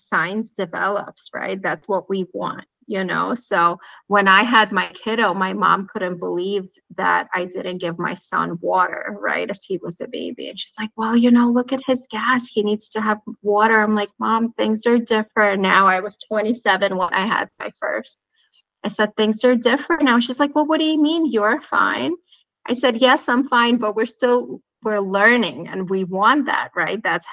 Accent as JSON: {"language": "English", "country": "Ukraine", "said": "I'm from Ukraine originally."}